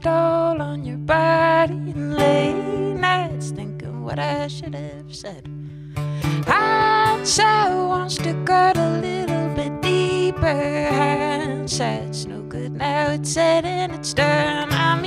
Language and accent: English; Connacht, Ireland; I'm from East Galway, Killarney specifically.